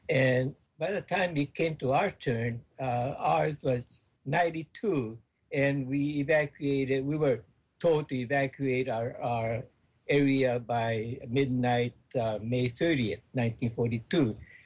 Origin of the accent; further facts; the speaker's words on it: Florin, California, United States; I was born and raised in Florian, that's a suburb, I mean, not suburb, but rural area near Sacramento.